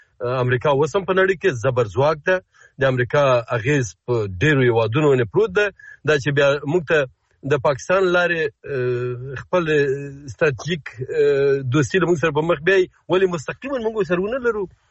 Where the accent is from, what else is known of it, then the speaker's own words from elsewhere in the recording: Afghanistan; یو دا زه د یو افغان په توګه ویلی سم چې دا یو ډېر نیک ډیپلوماتیک او د خیر غوښتنې ګام و